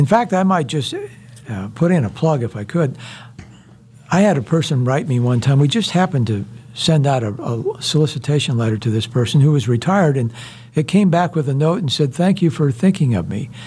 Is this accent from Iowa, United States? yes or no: yes; Iowa, United States; also born or lived in Houston, Texas; Well, I grew up in Iowa, but I was down in the Houston area.